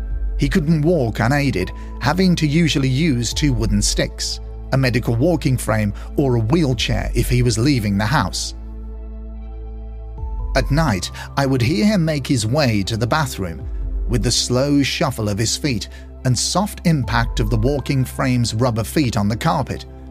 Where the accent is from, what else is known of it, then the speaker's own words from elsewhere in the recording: Northern Ireland, United Kingdom; I'm from Northern Ireland.